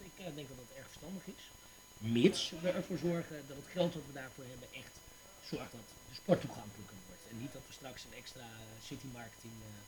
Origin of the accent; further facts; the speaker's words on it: Amsterdam, North Holland, Netherlands; Maar als Amsterdammer is het best een zegen dat voorlopig even in de ijskast is gegaan.